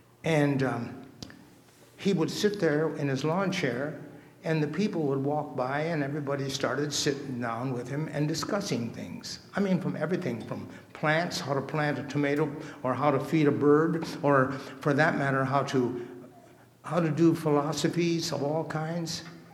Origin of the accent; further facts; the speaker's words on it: Dover, Ohio, United States; born there; I was born in Dover, Ohio, which is a very small town, but big enough to be called a city.